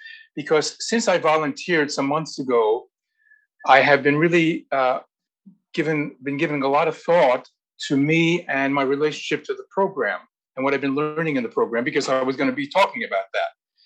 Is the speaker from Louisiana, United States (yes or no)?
no; New York City, New York, United States; I grew up in Queens, in New York City.